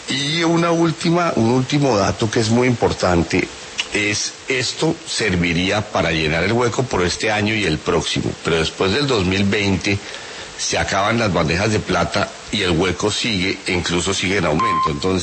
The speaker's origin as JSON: {"language": "Spanish", "country": "Colombia", "said": "Ecopetrol es de todos los colombianos, que somos los dueños del Estado."}